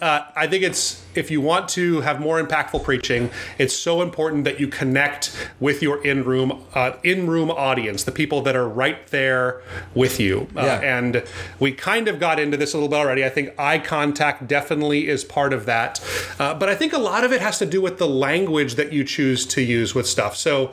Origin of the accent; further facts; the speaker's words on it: Hawaii, United States; I grew up in Hawaii and, you know, lived in the surf culture where you wore what you wore until you got in the water.